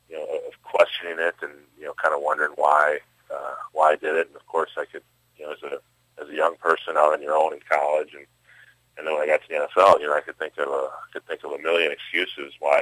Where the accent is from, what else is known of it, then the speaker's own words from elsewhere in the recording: St. Paul, Minnesota, United States; I grew up in St. Paul, Minnesota, and was lucky enough to be raised by two parents who were Catholics.